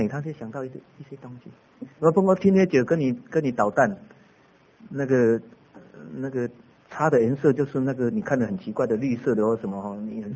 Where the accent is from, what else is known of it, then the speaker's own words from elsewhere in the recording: Changhua County, Taiwan; accent: Changhua; 所以我有一次被邀请回彰化，我是彰化人，所以有时候讲到人家听到我满口彰化是这样的原因啊。